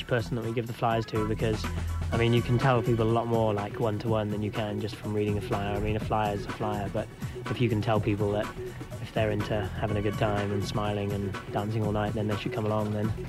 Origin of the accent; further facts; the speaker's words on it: England, United Kingdom; also born or lived in Denver; now in Dallas, United States; I came over from England just because I thought this place had a lot of potential.